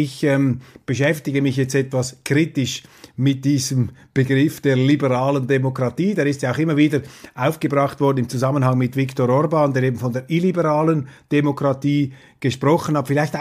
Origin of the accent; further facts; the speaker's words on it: Switzerland; das wäre vielleicht nicht so seriös, wenn man da als Schweizer voll in die Schützengräben in Deutschland einsteigt.